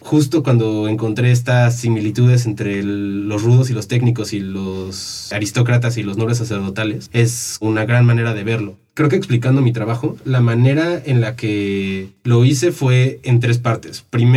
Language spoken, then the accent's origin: Spanish; Mexico; entiendes lo que nosotros como mexicanos entendemos por ser bueno y por ser malo